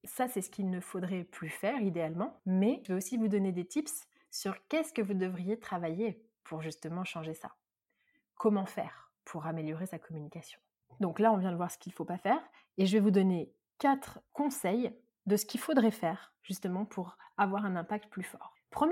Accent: Marseille, Provence-Alpes-Côte d'Azur, France; je suis une vraie Marseillaise et j'exagère tout

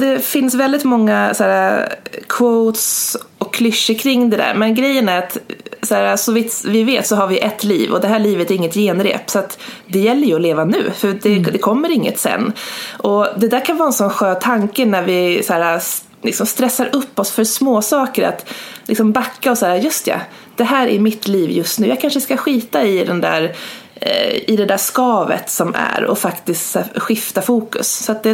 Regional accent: Gävleborg County, Sweden; also born or lived in Ireland; jag är från Hälsingland, men har bott och pluggat mycket utomlands

